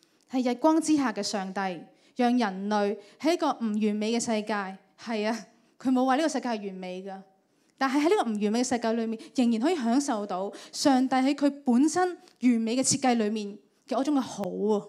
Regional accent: Hong Kong; 我们香港人可能想的是要储多少钱才可以退休得好一点

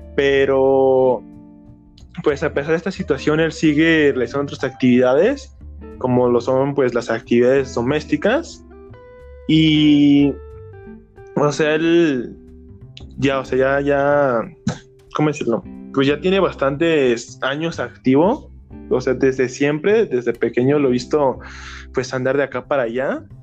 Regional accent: Mexico; nosotros como mexicanos no nos entra la idea de la actividad física

